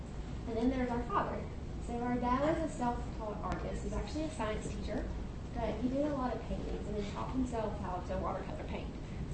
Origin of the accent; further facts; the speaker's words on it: North Carolina, United States; So I grew up in North Carolina. We grew up in a rural area on a farm.